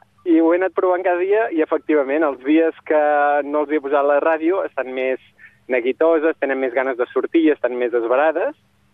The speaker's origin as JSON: {"language": "Catalan", "town": "Ridaura", "region": "Catalonia", "country": "Spain", "tie": "born or raised there", "said": "ara mateix em trobo aquí a les muntanyes que hi ha a sobre de Ridaura, que és el meu poble, a la Garrotxa."}